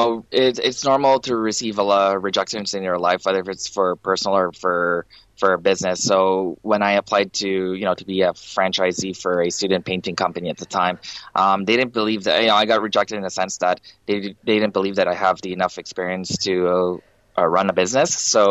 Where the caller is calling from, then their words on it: Toronto, Ontario, Canada; I am calling in from Toronto, Canada. It's just afternoon time here.